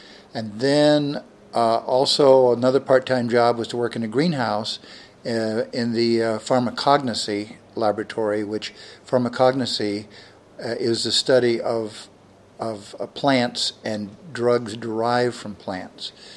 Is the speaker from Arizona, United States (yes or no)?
yes; Tucson, Arizona, United States; Born and raised in Tucson, went to school at the University of Arizona and got a degree in pharmacy.